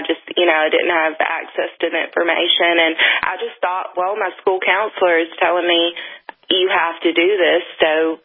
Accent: Canada; Well, we're from Canada, so luckily OHIP is paying for it

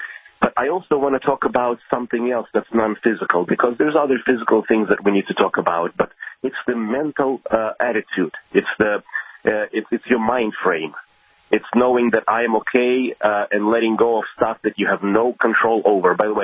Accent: Belarus; moved away; I just want to relay a little something from former Soviet where I grew up. I grew up in Belarus, speaking of that, when I was younger.

